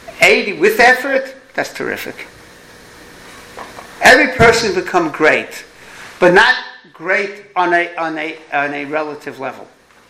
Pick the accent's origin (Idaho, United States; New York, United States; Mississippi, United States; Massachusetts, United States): New York, United States; accent: New York; Yeah, because they made fun of my New York accent.